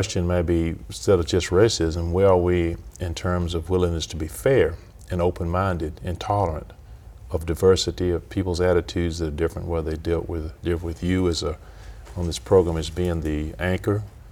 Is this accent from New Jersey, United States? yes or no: no; Alabama, United States; I'm from Alabama. I'm white.